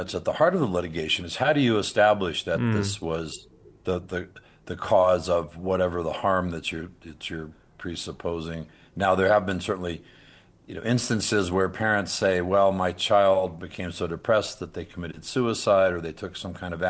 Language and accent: English; New Mexico, United States; Here in my home state of New Mexico